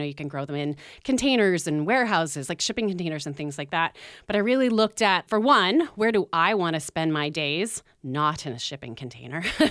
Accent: Nova Scotia, Canada; I'm originally from Nova Scotia, but I did my time in Fort McMurray working in environmental assessment work, and eventually we decided we wanted to move back east to start our family. Came back to Nova Scotia

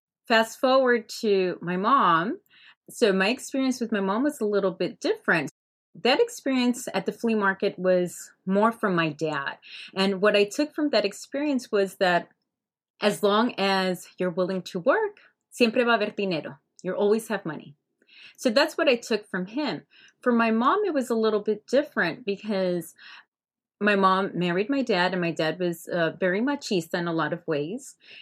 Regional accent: Hialeah, Florida, United States; I grew up in Hialeah, Florida, and out there, there was a flea market, Pulguero.

